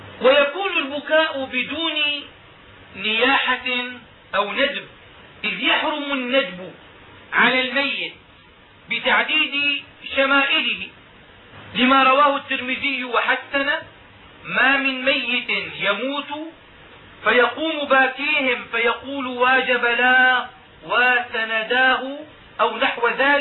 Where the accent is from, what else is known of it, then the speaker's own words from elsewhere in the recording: Damascus, Damascus Governorate, Syria; وهكذا كان يفعل العلماء عندنا في دمشق